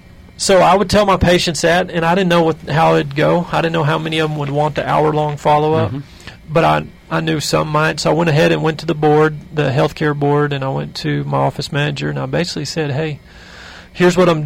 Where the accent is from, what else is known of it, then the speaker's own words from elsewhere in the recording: Texas, United States; But I'm from Central Texas, so I don't really know a lot of these folks out here.